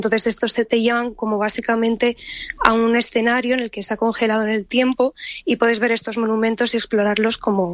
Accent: Madrid, Community of Madrid, Spain; aunque tenga 22 años, es cierto que soy madrileña, Madrid de toda la vida, pero parte de mi familia viene de Soria.

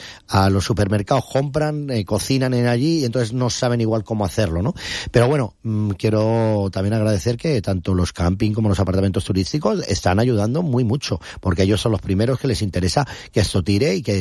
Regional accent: Benidorm, Valencian Community, Spain; el primero que lo digo soy yo, que soy de Benidorm

